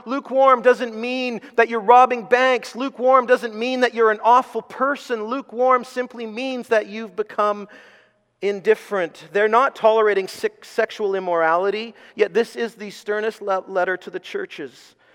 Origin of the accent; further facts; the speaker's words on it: South East England, United Kingdom; I'm from Surrey, so I can say that.